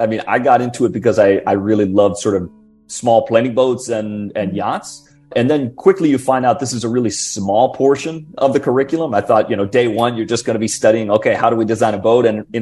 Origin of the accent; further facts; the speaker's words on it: Fort Lauderdale, Florida, United States; To just a little bit west of Fort Lauderdale, so kind of the yachting boating mecca of North America, really. So that's where I'm from originally, and I like to think that's sort of how I got my start in the industry, was really growing up down in this area